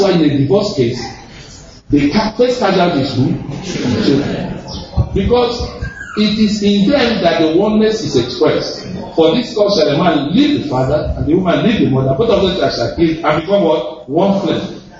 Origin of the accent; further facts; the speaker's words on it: Abuja, Federal Capital Territory, Nigeria; I'm from Abuja, Pastor.